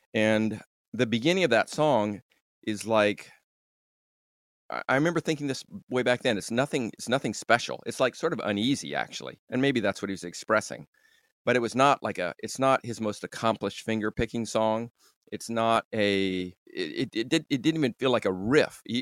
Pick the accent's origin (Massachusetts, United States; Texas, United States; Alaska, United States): Alaska, United States; Juneau; Like our story was the bass player and I came from Juneau, Alaska. And I think we're like right off the turnip truck from Juneau, Alaska.